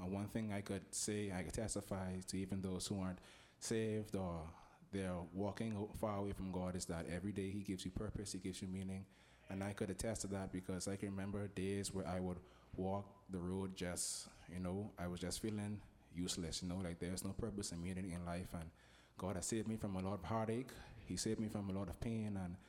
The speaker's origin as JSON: {"language": "English", "town": "Nassau", "region": "New Providence", "country": "Bahamas", "said": "I'm from Nassau, Bahamas."}